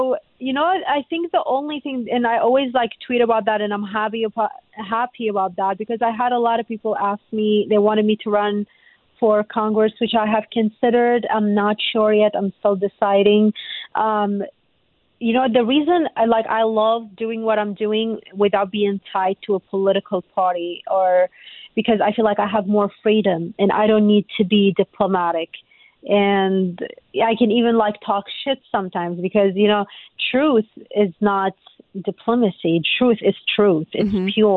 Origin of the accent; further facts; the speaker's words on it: Iraq; like for me, like growing up in Iraq, like if you want to insult someone and say they are the lowest of the low